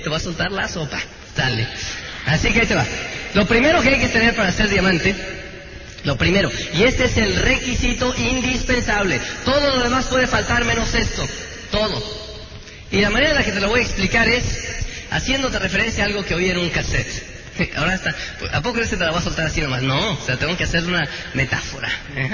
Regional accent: Tenancingo, State of Mexico, Mexico; porque allá donde yo soy, de Tenancingo, pues eran unos duraznos bien, bien sabrosos, ¿no?

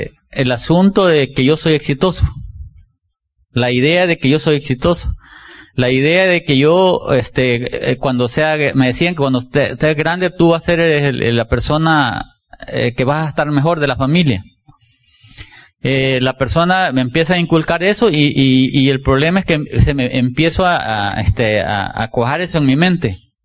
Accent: El Salvador; yo soy salvadoreño y lógicamente vengo no vengo de la ciudad, sino que vengo del campo donde se trabaja bajo el sol

